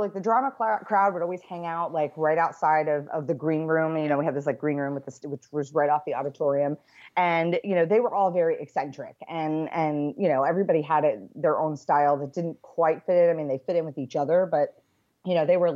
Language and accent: English; Florida, United States; also born or lived in Midlothian, Virginia; I moved from Florida to a little town in Virginia in the middle of nowhere called Midlothian, Virginia. And coming from Florida, you know, down here where I'm at now, it's hot, it's sunny.